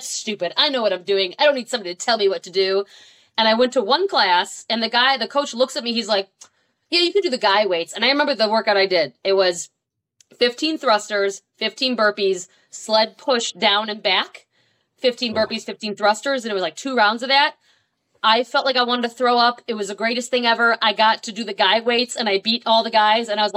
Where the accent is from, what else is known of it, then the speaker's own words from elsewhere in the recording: Buffalo, New York, United States; now in Tampa, United States; So originally I'm from Buffalo, New York. Go Bills, Bills Mafia. As painful as it is, I took that with me. Now I live in Tampa, just north of Tampa, Florida. I moved here in 2012.